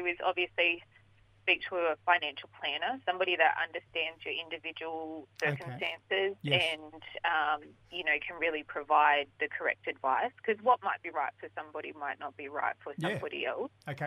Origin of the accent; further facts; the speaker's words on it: Griffith, New South Wales, Australia; Yeah, so I'm from Wiradjuri country, grew up out there. My family is Wiradjuri and Nyampa, yes. Originally from Griffith area.